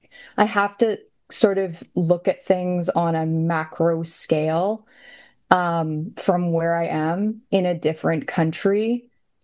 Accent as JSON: {"language": "English", "country": "Canada", "said": "of course, as a Canadian, we're feeling all sorts of ways about the US at large right now"}